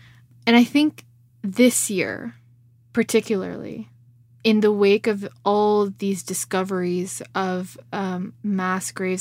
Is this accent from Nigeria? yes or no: no; Canada; But that's where I'm at as a Canadian.